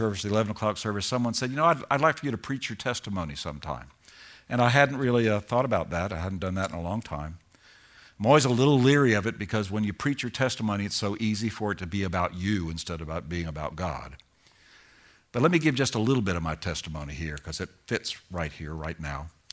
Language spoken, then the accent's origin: English; Kentucky, United States; now in Georgia, United States; So I came from Kentucky to Georgia.